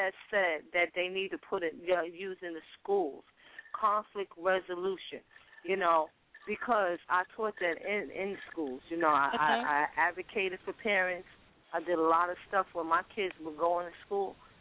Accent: Bronxville, New York, United States; We grew up in Bronxville, we threw our hands, right?

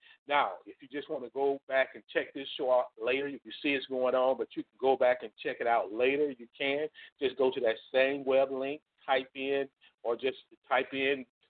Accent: Alabama, United States; We hail from South Central Alabama.

